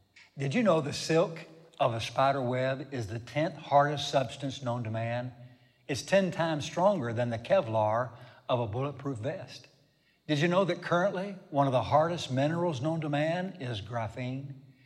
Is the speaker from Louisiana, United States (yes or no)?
no; Texas, United States; Now, I was born and raised in Texas, so you can imagine what comes to my mind when I hear the word barbed.